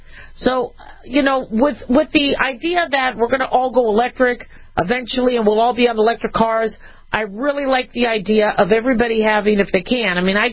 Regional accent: Phoenix, Arizona, United States; born or raised there

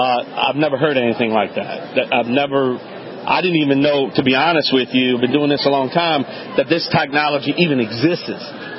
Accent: New Orleans, Louisiana, United States; Well, I'm Cajun, man. We have that that E is now an I. But, hey, Bob, you're one of the exhibitors here at this year's Kitchen and Bath Expo in my hometown, New Orleans, Louisiana.

